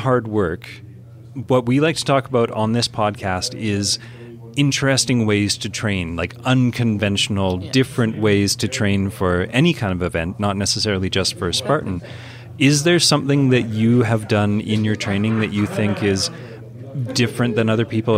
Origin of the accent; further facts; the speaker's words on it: Canada; now in United States; Like in North America, like being a Canadian, being here in America, it sometimes.